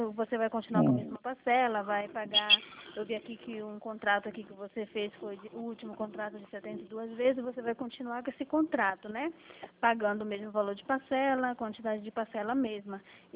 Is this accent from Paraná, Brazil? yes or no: yes; Paraná, Brazil; eu sou aqui do Paraná.